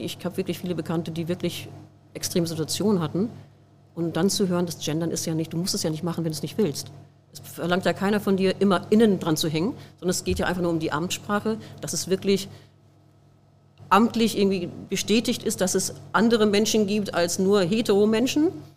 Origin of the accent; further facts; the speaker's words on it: North Rhine-Westphalia, Germany; Ich komme aus Westfalen, eine Kleinstadt in Westfalen, in der Nähe von Hamm.